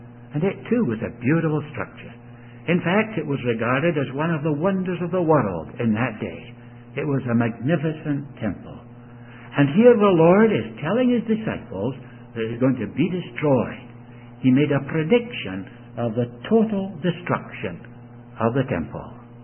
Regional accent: Scotland, United Kingdom; When I was a boy, I was brought up in Scotland by my two aunts, my grandfather, because my parents were missionaries in India. They left me in Scotland while they returned to India.

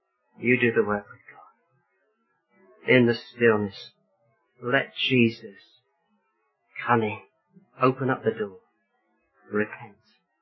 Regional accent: Oxford, South East England, United Kingdom; Many of you know that I came from, my hometown is Oxford. And in the city of Oxford, where I was brought up and where I went to school, I know it like the back of my hand.

